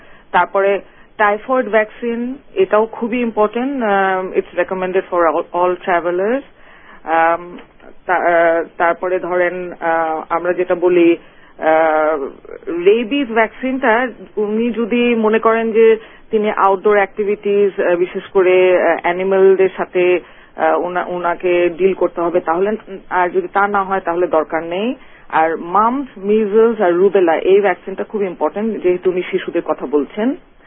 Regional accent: Bangladesh; যদিও আমরা বাংলাদেশি সিটিজেন কিন্তু যেহেতু আমরা দেশে থেকে দূরে আছি

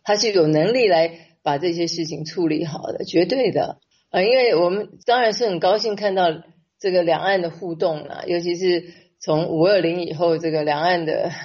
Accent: Taiwan; moved away as an adult; now in Beijing, China; 因为像我在北京已经住了23年啊，这比居住在台湾的时间还要长了，这已经就像我自己的那个所谓的家乡一样。

